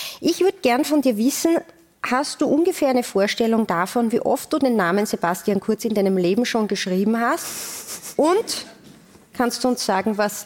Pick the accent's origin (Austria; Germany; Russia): Austria; Upper Austria; Ich bin als Oberösterreicherin bekannt für meine Direktheit.